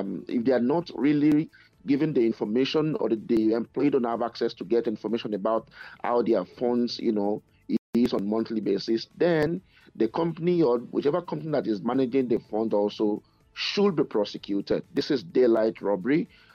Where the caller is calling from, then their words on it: Edmonton, Alberta, Canada; Yeah, I'm calling from Edmonton in Canada.